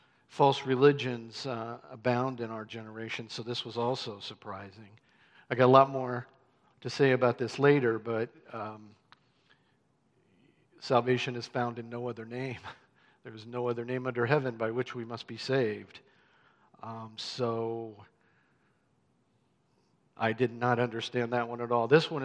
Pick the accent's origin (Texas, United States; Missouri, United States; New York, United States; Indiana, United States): Indiana, United States; Terre Haute; I was born and raised in Terre Haute, Indiana, right in the middle of the country. And it's called the Crossroads of America for a reason.